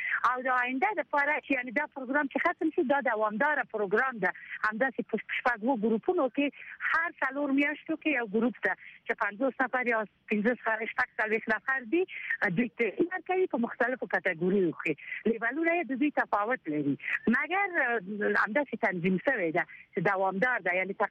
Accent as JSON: {"language": "Pashto", "region": "Ghazni", "country": "Afghanistan", "said": "مثلا زه د غزنی ولایت نه یم"}